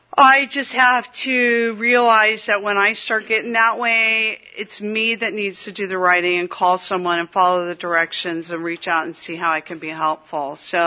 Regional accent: California, United States; Well, when I was a kid, I grew up in the Santa Cruz Mountains, and there was packs of dogs that would run the mountains.

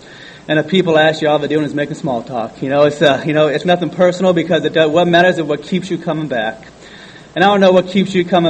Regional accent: Anaheim, California, United States; born there; So, you know, I was born in Anaheim, not too far from here.

